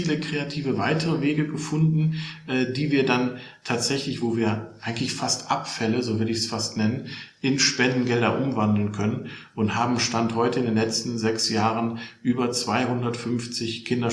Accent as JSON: {"language": "German", "town": "Solingen", "region": "North Rhine-Westphalia", "country": "Germany", "tie": "born there", "lives_now": "Hilden, Germany", "said": "Ich bin geboren im Bergischen Land in Solingen und wohne tatsächlich in Hilden bei Düsseldorf."}